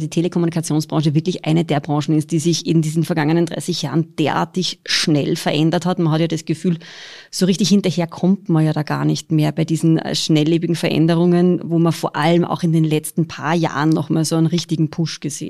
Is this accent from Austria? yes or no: yes; Upper Austria, Austria; Wir sind beide aus Oberösterreich, genau gesagt aus dem Mühlviertel, übrigens nicht ganz weit voneinander entfernt sogar, aufgewachsen.